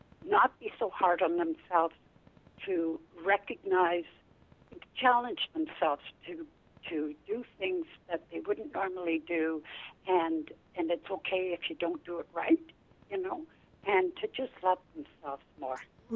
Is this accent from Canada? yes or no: yes; Alberta, Canada; No, as a matter of fact, I'm Canadian